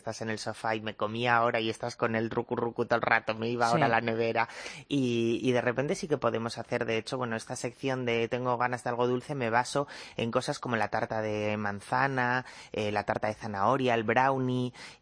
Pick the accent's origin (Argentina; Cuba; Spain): Spain; Asturias; Yo soy asturiana.